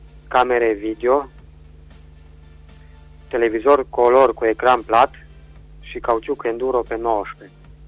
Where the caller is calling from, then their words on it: Oravița, Caraș-Severin, Romania; din Oravița.